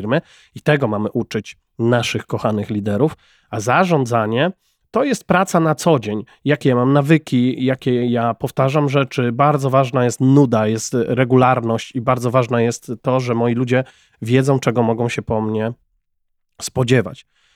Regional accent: Jelenia Góra, Lower Silesian Voivodeship, Poland; pochodzę z Jeleniej Góry, tak, jak Szymon Jason z Hejterów

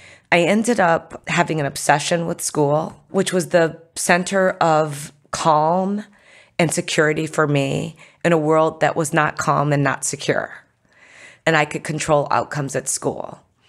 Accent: United States; born there; Then I was born in America.

